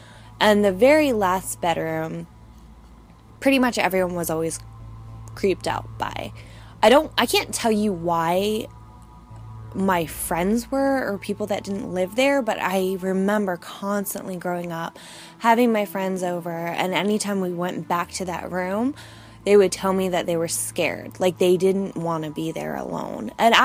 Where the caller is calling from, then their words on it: Florida, United States; I'm calling from Central Florida.